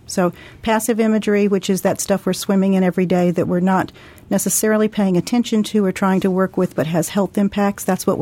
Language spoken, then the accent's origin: English; Washington, United States; But, of course, this being my home state, I wanted to make sure that people here who wanted to be involved in the study had the first opportunity to do that.